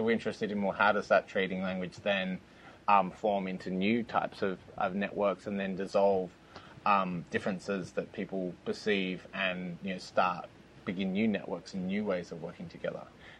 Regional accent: Australia; I'm speaking as the Australian on the team

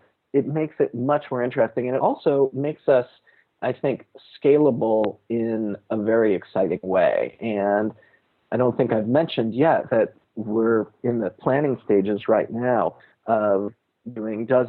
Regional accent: California, United States; I'm an American guy, and I've got a college education, and I'm sitting here in California. I grew up in the Silicon Valley

